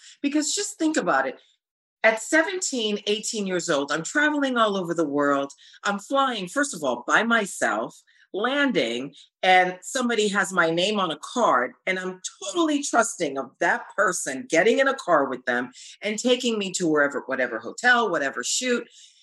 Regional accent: Haiti; I'm from Haiti.

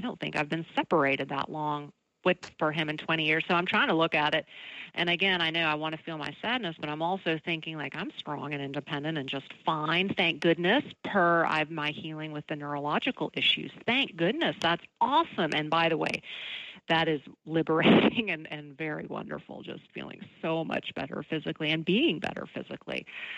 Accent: Atlanta, Georgia, United States; I grew up in Atlanta. I'm so familiar with CDC.

